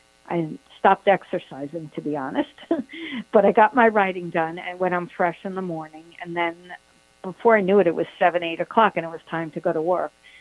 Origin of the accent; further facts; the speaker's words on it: Brooklyn, New York, United States; I didn't think you could. Actually, born and raised in Brooklyn, New York.